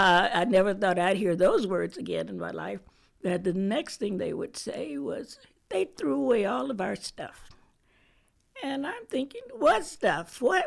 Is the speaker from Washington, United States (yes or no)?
no; Temple, Georgia, United States; moved away as an adult; I was born and raised here in Carroll County, 1947, the good old days. I was born and raised in Temple. My family were sharecroppers from the time I was born until I left home in 1965 when I graduated from Carver High. I went out west